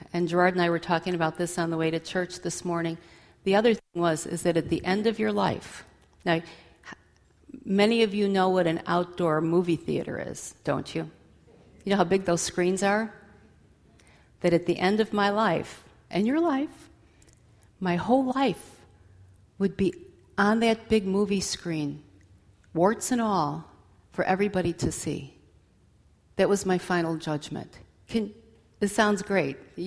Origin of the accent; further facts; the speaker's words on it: Chicago, Illinois, United States; The church that I was raised in Chicago had projected the image of God, that God kept track, that God could be pleased or angered by my behavior.